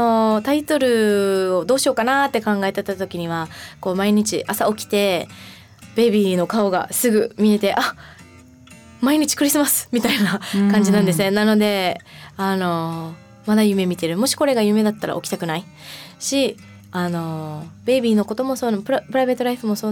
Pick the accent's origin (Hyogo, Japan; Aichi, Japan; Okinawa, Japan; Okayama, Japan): Okinawa, Japan; Naha; やっぱ自分もやっぱ沖縄県那覇市で生まれて育ってるので、